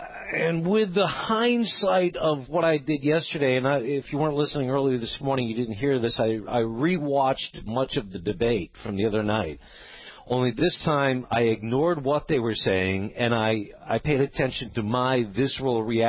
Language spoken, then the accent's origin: English; New England, United States; accent: New England; I know the New England accent that I can lapse into is not a particula